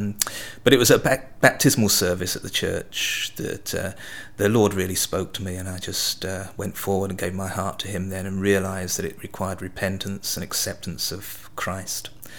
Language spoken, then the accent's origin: English; Barking, London, United Kingdom; born there; now in Scotland; I was born in the East End of London, well, just outside in Essex, in Barking. Been up here since, in Scotland, that is, since 1974.